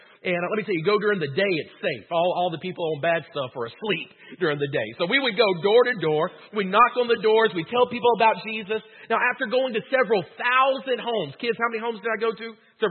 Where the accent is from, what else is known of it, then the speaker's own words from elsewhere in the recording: Deville, Louisiana, United States; I grew up in DeVille, which was 20 minutes on the other side of the river. You can probably tell by my accent, I'm from the redneck side of the river.